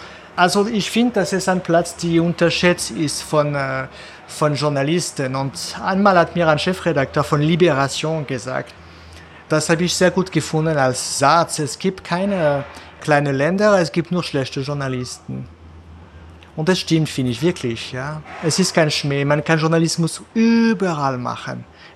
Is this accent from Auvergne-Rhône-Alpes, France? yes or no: yes; Lyon, Auvergne-Rhône-Alpes, France; German is a second language; weil ich bin aus Lyon, aber ich habe in Bordeaux studiert. Das ist auf der anderen Seite von Frankreich.